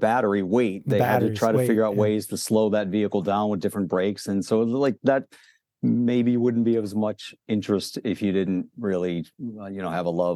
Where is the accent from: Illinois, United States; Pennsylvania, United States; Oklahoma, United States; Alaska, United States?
Pennsylvania, United States; Pittsburgh; also born or lived in Scranton, Pennsylvania; So I'm born and raised in Pittsburgh. Been here all of my life, with the exception of about 5 years I spent in Scranton, Pennsylvania